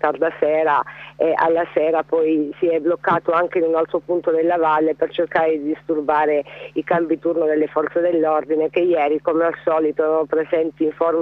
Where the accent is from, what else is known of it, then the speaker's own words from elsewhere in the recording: Calabria, Italy; Sono molto fiera perché io sono calabrese.